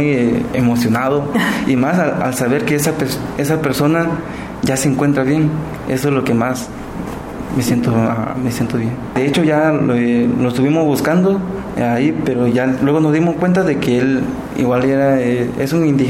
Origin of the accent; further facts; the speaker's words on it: Cochoapa, Guerrero, Mexico; Soy originario de Cochuapa o Metepec, Guerrero